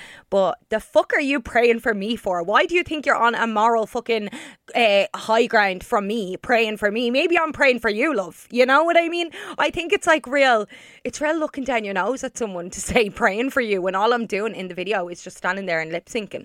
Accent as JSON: {"language": "English", "town": "Dublin", "region": "Leinster", "country": "Ireland", "said": "profiling me because I'm from Dublin and all because this was down the country"}